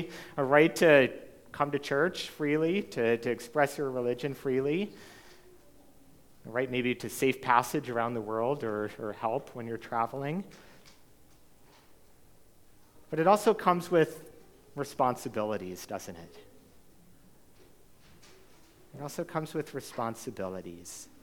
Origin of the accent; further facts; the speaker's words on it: Canada; am constantly reminded of being Canadian or not being Canadian. Thanks to my accent, they still pick apart a few words that I say a little bit funny or weird